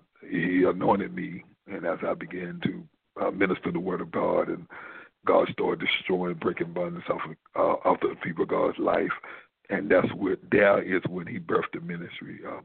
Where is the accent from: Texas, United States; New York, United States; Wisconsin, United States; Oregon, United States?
Texas, United States; Yes, I grew up in East Texas down there with, you know, Bishop in Longview, and not growing up in church.